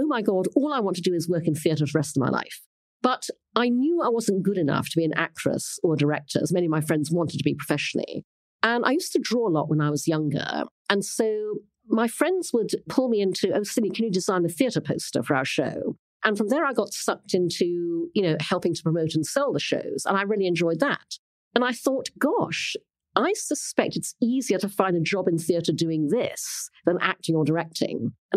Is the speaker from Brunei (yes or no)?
yes; Brunei; growing up in Brunei is a lot more boring than it sounds, because it's an Orthodox Muslim state. It's 100 miles long.